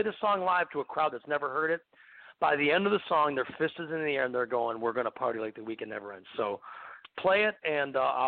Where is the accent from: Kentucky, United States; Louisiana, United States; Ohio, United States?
Ohio, United States; He's my bro. We're both from Ohio.